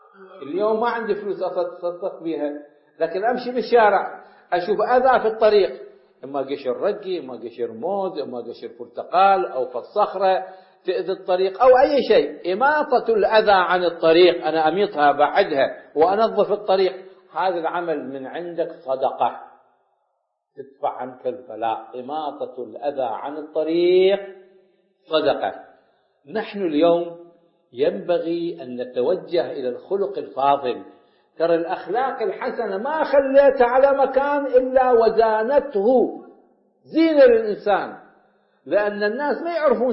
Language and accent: Arabic; Iraq